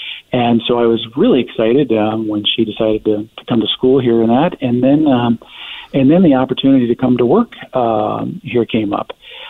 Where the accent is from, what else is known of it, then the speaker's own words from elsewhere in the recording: Denver, Colorado, United States; I come from Denver, which has, its own issues with homelessness. But I hadn't seen it quite the severity I've had in Portland.